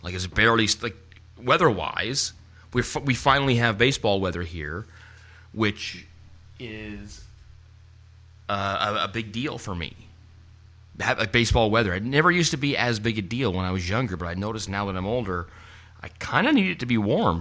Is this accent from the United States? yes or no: no; Canada; Fortunately, we're from Canada, so we play hockey